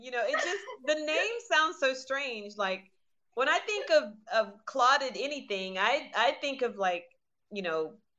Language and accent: English; the South, United States; Oh, honey, I cook. I'm from the South. I cook.